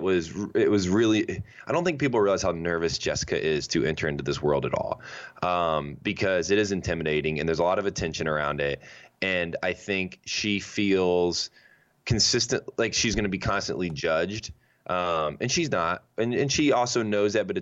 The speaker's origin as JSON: {"language": "English", "region": "Indiana", "country": "United States", "said": "I'm from Indiana. Like I'm used to a pulled pork barbecue buffet."}